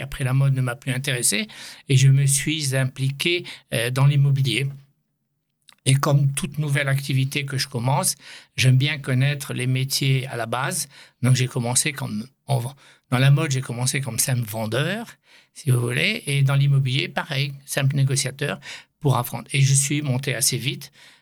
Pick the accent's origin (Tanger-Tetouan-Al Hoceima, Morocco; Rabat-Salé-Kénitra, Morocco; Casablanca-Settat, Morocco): Casablanca-Settat, Morocco; Casablanca; je suis né au Maroc, je suis né à Casablanca, le 4 janvier 1947, avec une très très belle enfance jusqu'à l'âge de 18 ans.